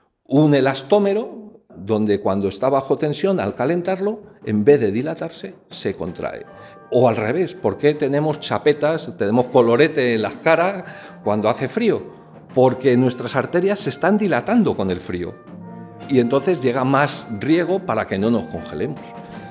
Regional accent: Burgos, Castile and León, Spain; Sí, que era de Burgos, yo me acordé porque era de mi tierra el ataúd.

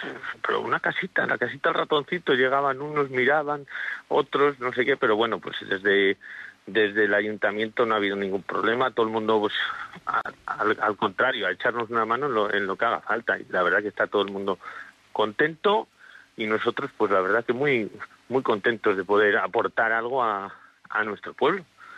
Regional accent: Villaseco de los Gamitos, Castile and León, Spain; desearle a mi pueblo, a Villaseco de los Gamitos, un feliz 2026

